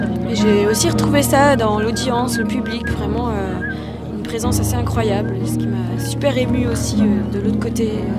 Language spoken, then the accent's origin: French; Valais, Switzerland; Je viens du Valais, des montagnes des Alpes, du milieu des Alpes, juste après Chamonix, quand on redescend.